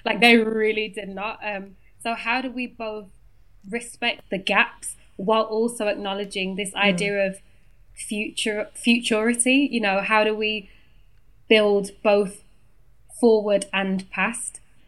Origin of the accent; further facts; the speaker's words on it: Birmingham, West Midlands, United Kingdom; If you can't tell, I'm from Birmingham, like big up the Birmingham Massive.